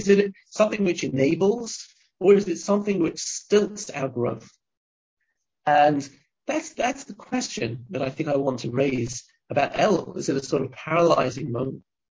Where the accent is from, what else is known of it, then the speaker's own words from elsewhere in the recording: England, United Kingdom; also born or lived in Israel; I grew up in England, and I lived in Israel for many years before my parents made Aliyah.